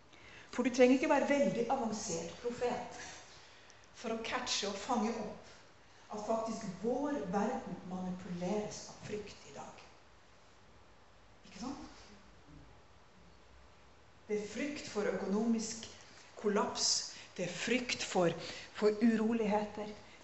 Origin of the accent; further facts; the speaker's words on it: Hattfjelldal, Nordland, Norway; Og de skulle jo også komme til Hattfjelldal, selvfølgelig, der jeg vokste opp